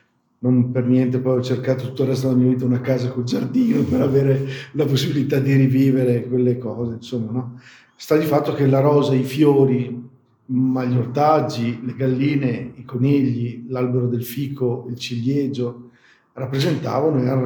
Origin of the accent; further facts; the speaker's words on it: Bolzano, Trentino-Alto Adige, Italy; born there; Io sono nato a Bolzano, sì. I miei genitori no, invece. Però sono venuti su molto piccoli.